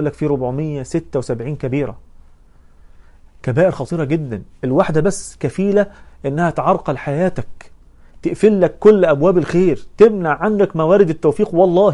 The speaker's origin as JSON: {"language": "Arabic", "country": "Egypt", "said": "فبيقول لي أنت منين؟ قلت له أنا من مصر."}